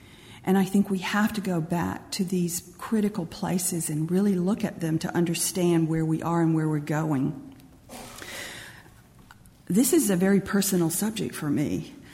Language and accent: English; Albany, Georgia, United States; I was 13 when Martin Luther King Jr. marched near my hometown in Georgia and was jailed and arrested in the city where I was born, Albany, Georgia.